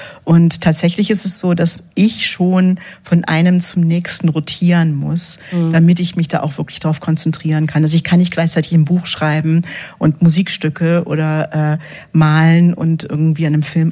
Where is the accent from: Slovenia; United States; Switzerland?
United States; Also ich bin ja in Amerika aufgewachsen und bin Armeekind. Wir sind jedes Jahr umgezogen.